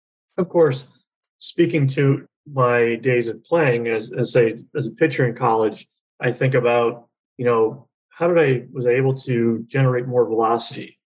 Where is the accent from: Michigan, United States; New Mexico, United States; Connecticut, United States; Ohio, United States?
Michigan, United States; now in Arizona, United States; So when I think of where I grew up in Eastern Michigan, a lot of water all over the state, surrounded by five lakes.